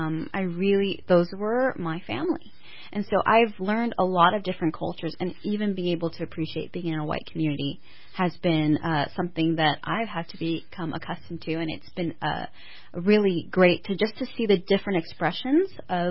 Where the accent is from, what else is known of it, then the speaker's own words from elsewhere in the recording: California, United States; That was actually from Las Vegas, but I grew up in the Bay Area.